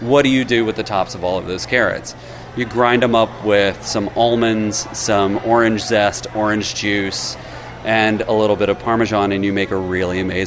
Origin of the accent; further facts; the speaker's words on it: Alabama, United States; I'm a vegetarian from Alabama.